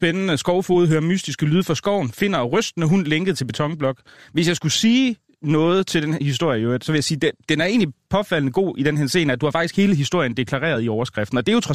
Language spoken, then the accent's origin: Danish; Jutland, Denmark; i Jylland, der hvor jeg kommer fra, der går man altså i byen om fredagen